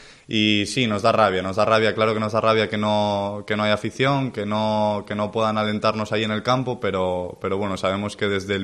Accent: Gijón, Asturias, Spain; soy de Gijón, soy del Sporting desde pequeño y vivo también la rivalidad con el Oviedo desde muy pequeñito.

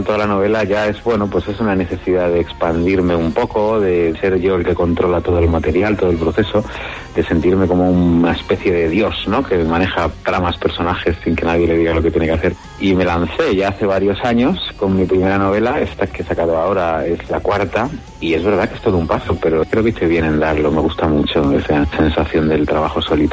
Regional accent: Madrid, Community of Madrid, Spain; Está ambientada en Madrid, es una novela contemporánea y yo soy un escritor madrileño y me gusta enseñar mi ciudad

